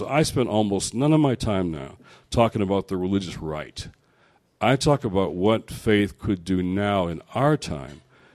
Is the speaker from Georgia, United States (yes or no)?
no; Detroit, Michigan, United States; I was asking questions about, in Detroit, my hometown, why did we live the way we did in white Detroit?